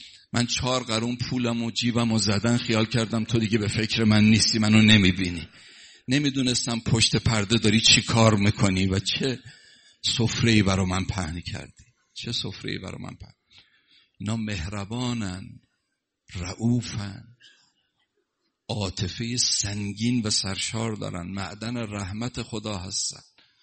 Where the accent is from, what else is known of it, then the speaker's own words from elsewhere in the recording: Mashhad, Razavi Khorasan, Iran; من مشهدیم، همسایت که بودم